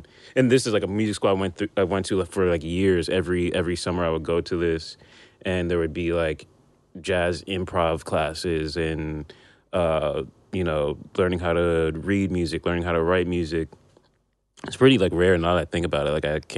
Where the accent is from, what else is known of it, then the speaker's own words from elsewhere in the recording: Union, New Jersey, United States; also born or lived in Brooklyn, United States; I was born in Brooklyn. My parents moved to New Jersey just so it would be like a safer place to grow up. And the first town that I lived in was Union, New Jersey